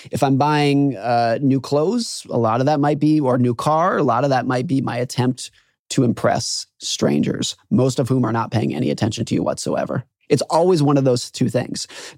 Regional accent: Truckee, California, United States; I grew up around Lake Tahoe, California.

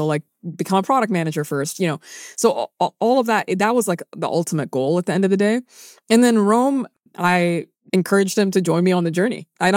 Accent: Sudan; English is a second language; also born or lived in Saudi Arabia / United Arab Emirates / United Kingdom; now in United States; So I'm originally from Sudan. That's where my parents are from. I lived in Saudi Arabia, in the Emirates, in the UK. I immigrated to the US when I was 24 years old.

